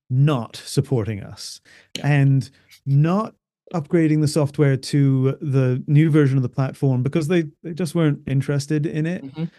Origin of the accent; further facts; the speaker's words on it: United States; I grew up mostly in America.